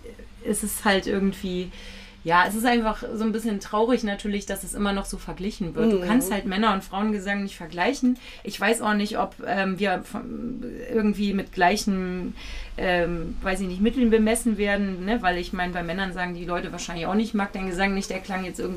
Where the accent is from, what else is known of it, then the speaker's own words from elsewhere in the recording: Kiel, Schleswig-Holstein, Germany; born there; Ich bin ja in Kiel geboren.